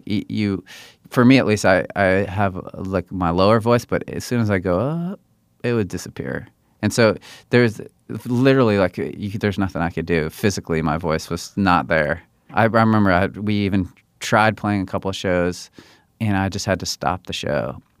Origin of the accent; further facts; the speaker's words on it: Washington, District of Columbia, United States; We're originally from Washington, D.C., and did the local band thing